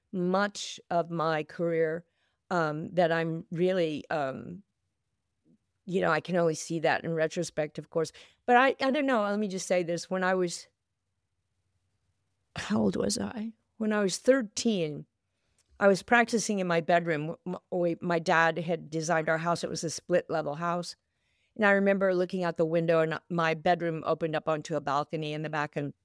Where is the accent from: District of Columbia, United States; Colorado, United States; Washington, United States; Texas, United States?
Texas, United States; Fort Worth; I'm from Fort Worth, Texas.